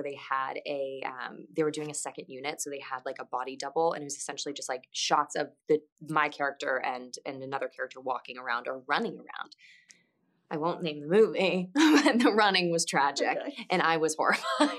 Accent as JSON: {"language": "English", "region": "Midwest", "country": "United States", "said": "I'm from the Midwest, so it was very like kind of Carson's and like Target-y and all of that."}